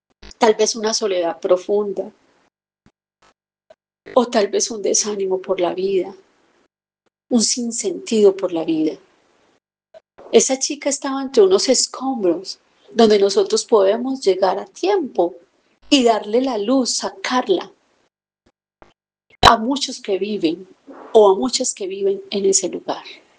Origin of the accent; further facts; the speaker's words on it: Pereira, Risaralda, Colombia; Y hubieron muchas ciudades afectadas, entre esas Pereira, de donde soy yo con mucho orgullo.